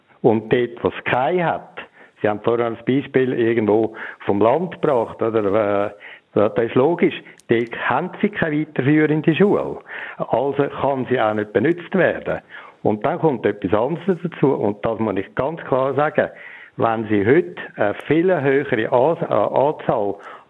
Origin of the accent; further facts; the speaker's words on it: Zurich, Switzerland; ich selber bin aus der Stadt Zürich gewesen.